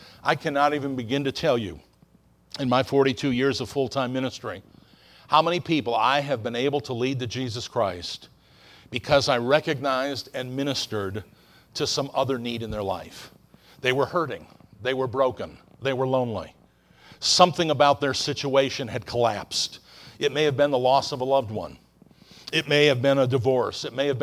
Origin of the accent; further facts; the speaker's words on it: Florida, United States; She said, where are you from? I said, well, I'm from Florida.